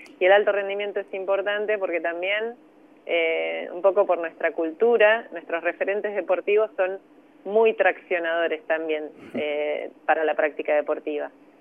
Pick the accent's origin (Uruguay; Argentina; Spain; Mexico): Argentina; un fortalecedor de nuestra identidad también como argentinas y argentinos